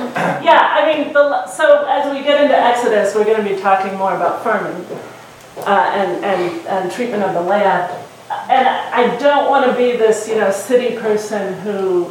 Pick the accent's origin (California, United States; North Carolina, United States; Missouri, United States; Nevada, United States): Missouri, United States; there was a lot of flooding in the Missouri and Mississippi River. And in St. Louis, where close to my hometown, where the Missouri and Mississippi meet, it just became a lake, right?